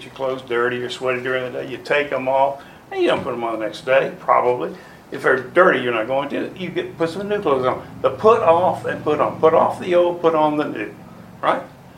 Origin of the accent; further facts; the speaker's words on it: Alabama, United States; I'm from Alabama originally, and … is my ringtone on my phone.